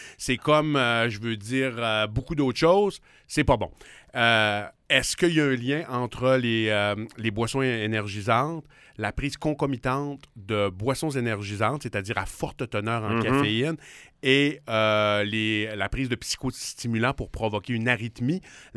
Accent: Saguenay, Quebec, Canada; accent: Chicoutimi; J'ai demeuré 8 ans à Québec. J'ai fait mon doctorat en médecine à Québec. Je suis originaire de Chicoutimi. Certains vont reconnaître l'accent.

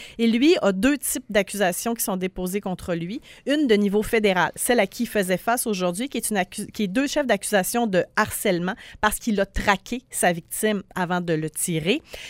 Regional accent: Quebec, Canada; On vient du Saguenay, là.

